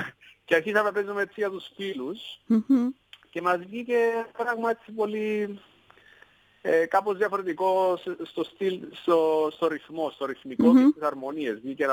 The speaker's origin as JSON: {"language": "Greek", "country": "Cyprus", "also_born_or_lived": "London, United Kingdom", "said": "εγώ τελείωσα τις σπουδές μου, ήρθα πίσω στην Κύπρο"}